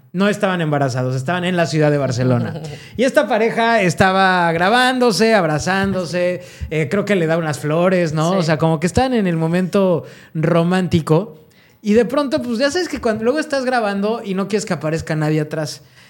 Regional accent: Mexico; lo que está pasando en nuestro país, la neta es que está de la fregada, pero debemos estar unidos como mexicanos, ¿no?

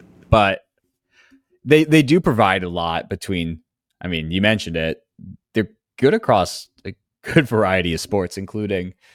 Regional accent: Indiana, United States; I can say this, I'm from Indiana, corn-fed jump shooters.

